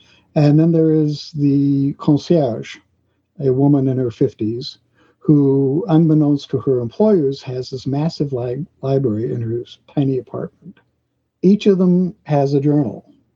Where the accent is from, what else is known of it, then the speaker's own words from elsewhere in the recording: Germany; I grew up in Germany, and I was going to the military schools